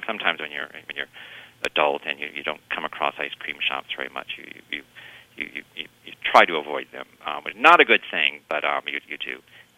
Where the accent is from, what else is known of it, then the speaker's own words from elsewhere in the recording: Chaska, Minnesota, United States; also born or lived in Browerville; I was born in Minnesota. I was born in Browerville in north central Minnesota, but when I was very young, we moved to Chaska, just outside the Twin Cities.